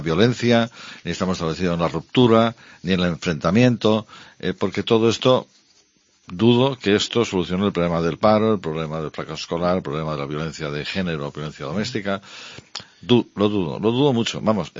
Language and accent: Spanish; Barcelona, Catalonia, Spain; born there; como nací en Barcelona voy a decir esto